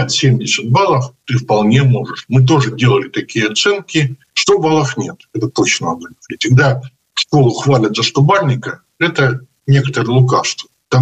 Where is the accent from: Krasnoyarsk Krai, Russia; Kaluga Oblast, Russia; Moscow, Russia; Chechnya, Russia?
Krasnoyarsk Krai, Russia; Krasnoyarsk; я сам из Красноярска